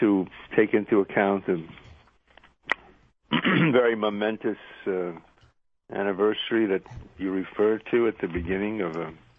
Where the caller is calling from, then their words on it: New York City, New York, United States; because I'm calling from New York State, and New York City, rather. I live near Riverside Church